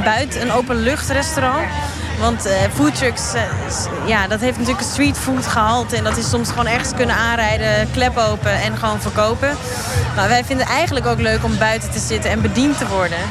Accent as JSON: {"language": "Dutch", "town": "Amsterdam", "region": "North Holland", "country": "Netherlands", "tie": "born or raised there", "said": "Ja, ik ben in Amsterdam geboren en getogen."}